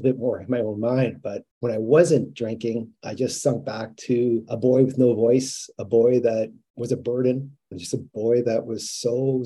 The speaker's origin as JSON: {"language": "English", "town": "Winnipeg", "region": "Manitoba", "country": "Canada", "tie": "born or raised there", "also_born_or_lived": "Calgary / Edmonton / Ottawa", "said": "So I went from Calgary to Edmonton to Ottawa and then to Winnipeg in 1988. I was in grade 3. When we came to Winnipeg, and I've been here ever since."}